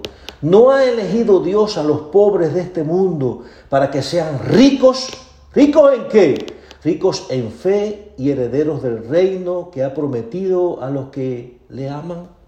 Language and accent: Spanish; Cuba; es el segundo dirigente que tiene que ver con la energía eléctrica en mi país, en Cuba.